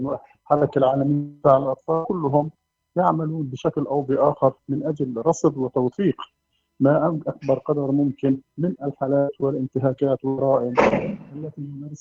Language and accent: Arabic; Palestine; علينا كفلسطينيين أن نكون موحدين خلف قضية الأسرة